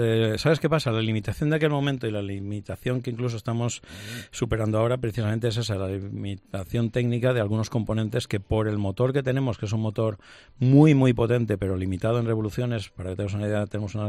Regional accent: Valencian Community, Spain; Yo soy valenciano

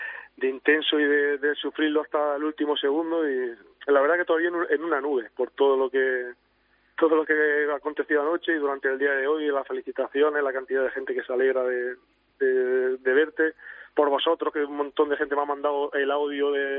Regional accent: Orcera, Andalusia, Spain; En mi pueblo, que es Orcera, que somos 1000 y poco habitantes, tengo muchos amigos que son del Atleti

